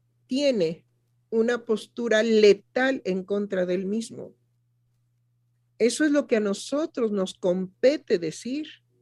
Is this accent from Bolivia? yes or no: no; Mexico; Por eso nos conmovemos, porque somos mexicanos